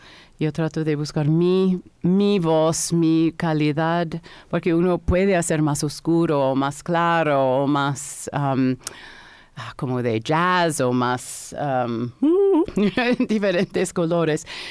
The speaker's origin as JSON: {"language": "Spanish", "region": "New York", "country": "United States", "second_language": "Spanish", "said": "Y también yo soy de New York y siempre me encanta de cantar en mi ciudad, mi casa."}